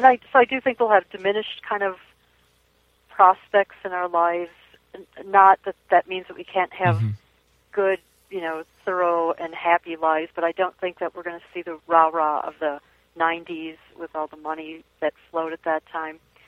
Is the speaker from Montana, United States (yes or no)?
no; Minnesota, United States; Well, I'm from Minnesota, and I think in some ways we are one of the poster states for political correctness.